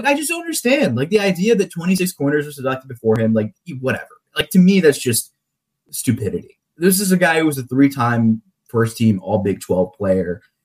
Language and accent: English; Georgia, United States; I think my Atlanta fans have been texting me about him because I'm from Georgia